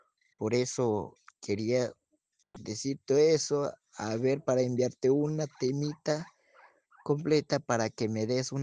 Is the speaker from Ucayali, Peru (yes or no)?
no; Chachapoyas, Amazonas, Peru; Yo soy de Chachapoyas, yo soy de Chachapoyas